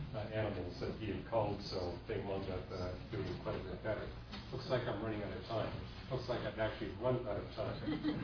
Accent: British Columbia, Canada; Now, I grew up in British Columbia, and you know, my mother and father, although they were very poor, wound up buying one of these deep freeze freezers.

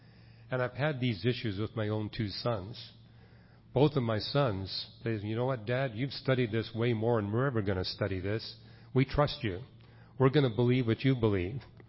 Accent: Canada; I was born and raised in Canada, and Canada is predominantly atheistic in its religion, and that was the case of my parents.

